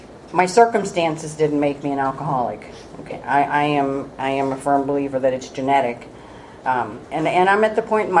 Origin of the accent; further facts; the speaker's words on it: Girard, United States; So I grew up in Girard, and like I said, it was a very dysfunctional home.